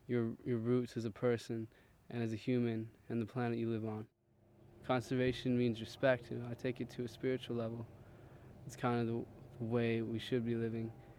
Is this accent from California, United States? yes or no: yes; Auburn, California, United States; I'm from Auburn.